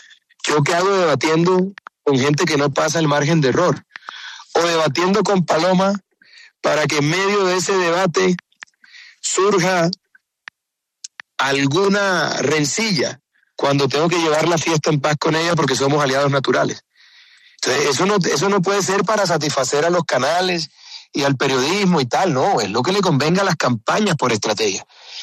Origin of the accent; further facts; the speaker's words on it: Caribbean coast, Colombia; soy provinciano, que soy costeño, ¿no? Porque soy doble outsider.